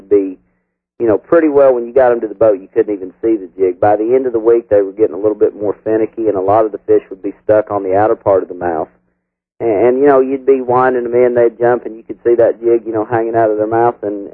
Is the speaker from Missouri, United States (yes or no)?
yes; Missouri, United States; I grew up in Missouri, in the southern part of Missouri, outside Branson on Table Rock Lake.